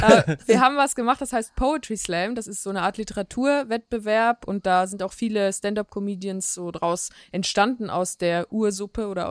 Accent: Switzerland; Ach, als Schweizerin kann ich sagen

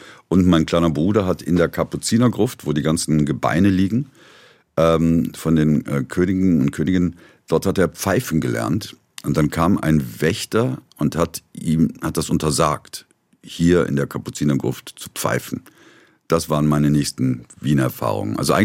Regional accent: Rhineland, Germany; Ich komme aus dem Rheinland.

